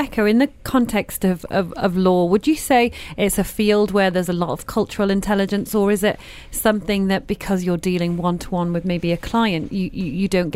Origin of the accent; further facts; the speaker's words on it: England, United Kingdom; I grew up in England